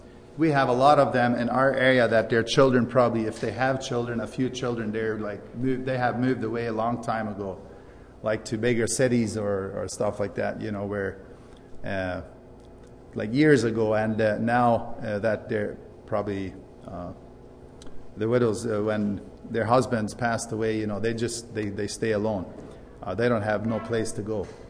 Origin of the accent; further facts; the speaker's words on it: Belize; moved away as an adult; now in Canada; You see, I grew up in Belize and didn't know Canada at that time till I was about 19 years, and found a beautiful lady there and got married, and that's where our home is since.